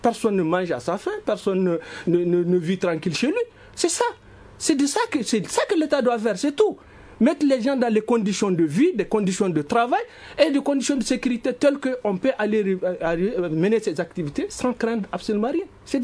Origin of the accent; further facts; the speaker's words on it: Mali; Nous sommes là des Maliens.